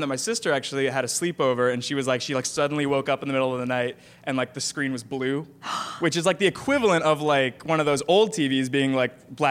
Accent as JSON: {"language": "English", "town": "Cleveland", "region": "Ohio", "country": "United States", "tie": "born or raised there", "said": "So when I was growing up, I'm from Cleveland, and I'm from a suburb outside on the east side of Cleveland that's a little rural."}